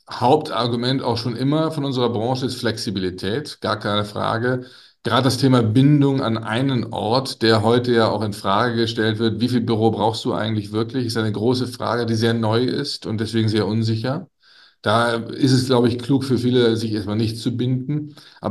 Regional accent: Nuremberg, Bavaria, Germany; Als Nürnberger bin ich nur zugereist.

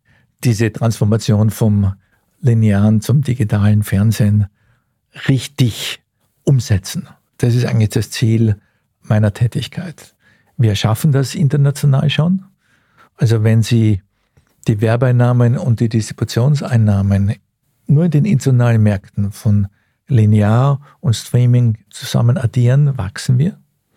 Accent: Vienna, Austria; Wien wird meine Geburtsstadt bleiben. Wien ist die Stadt und wird die Stadt bleiben, wo ich aufgewachsen bin.

